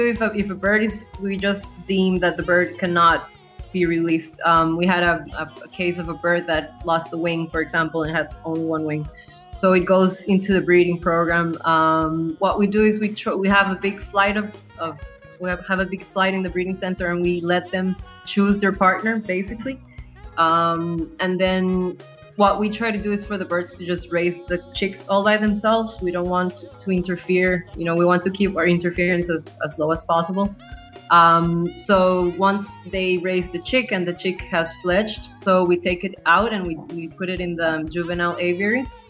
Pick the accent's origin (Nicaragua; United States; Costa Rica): Costa Rica; I'm from Costa Rica.